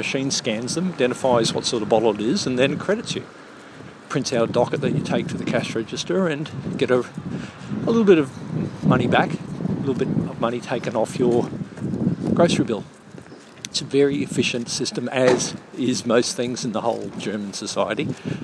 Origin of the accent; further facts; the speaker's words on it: Queensland, Australia; I remember as a child growing up in Queensland